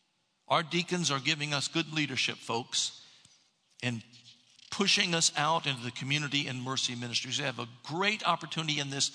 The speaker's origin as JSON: {"language": "English", "region": "Ohio", "country": "United States", "tie": "born or raised there", "said": "she lives up in Westerville, Ohio, a suburb of my hometown"}